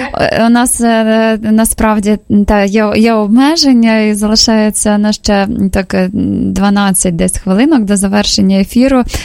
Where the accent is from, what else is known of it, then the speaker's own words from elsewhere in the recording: Zaporizhzhia, Zaporizhzhia Oblast, Ukraine; А я ще й родом з Запоріжжя